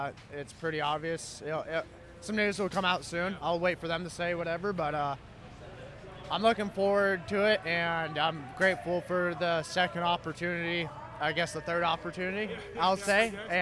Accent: United States; we're American. Like, we race on Saturdays.

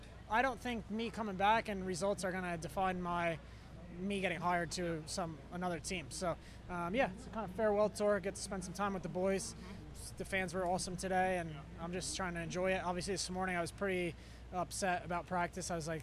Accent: New York, United States; moved away; You know, Unadilla is more home race because I'm from New York. But I never raced there growing up.

